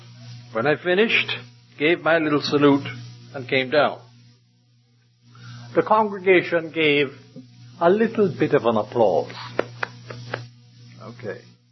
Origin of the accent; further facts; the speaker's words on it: New York, United States; when I was a young lad growing up in Harlem, New York, attending Grace Gospel Chapel.